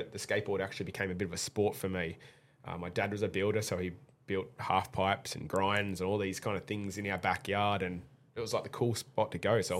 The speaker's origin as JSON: {"language": "English", "town": "Port Macquarie", "region": "New South Wales", "country": "Australia", "tie": "born or raised there", "said": "I'm from Port Macquarie. My hometown's Port Macquarie"}